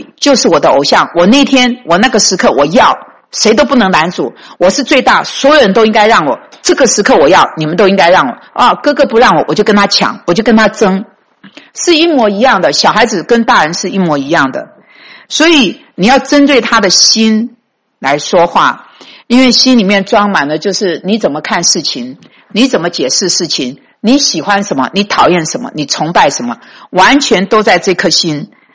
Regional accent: Taiwan; 就我们台湾人讲自暴自弃，中国大陆人就说破罐破摔，就是这个意思。

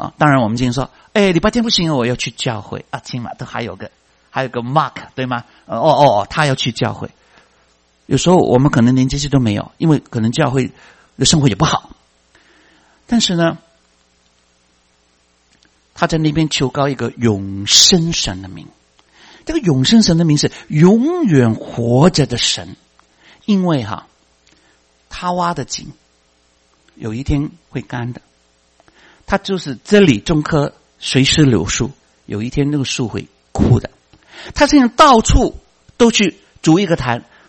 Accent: Guangdong, China; 好像我们广东人说楼逢啊，就是应该是我的

